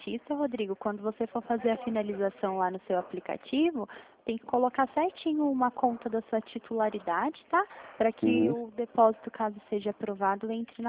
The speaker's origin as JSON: {"language": "Portuguese", "town": "Delfim Moreira", "region": "Minas Gerais", "country": "Brazil", "lives_now": "São Paulo, Brazil", "said": "Eu moro aqui no interior de São Paulo, trabalho aqui na Central de Santander no interior, mas eu sou mineira, sou lá de Delfim"}